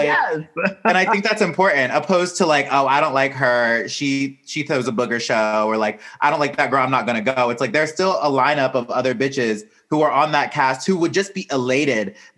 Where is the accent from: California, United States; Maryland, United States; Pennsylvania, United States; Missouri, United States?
Maryland, United States; So I'm actually from Maryland. I was in Miami for grad school when I started doing drag.